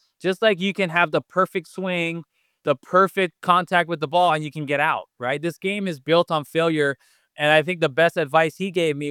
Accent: Wailuku, Hawaii, United States; Those Little League teams that went to the Little League World Series, they're from my hometown in Wailuku.

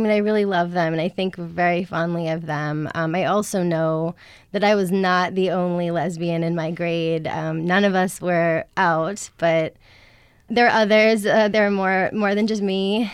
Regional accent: Marshfield, Massachusetts, United States; Hopewonk, Massachusetts is based on my hometown, Marshfield.

